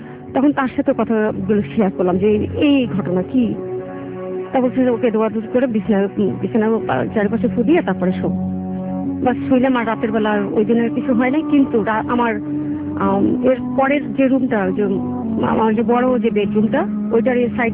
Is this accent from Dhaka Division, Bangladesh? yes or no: yes; Dhaka, Dhaka Division, Bangladesh; আমি আসছি মিরপুর ঢাকা থেকে।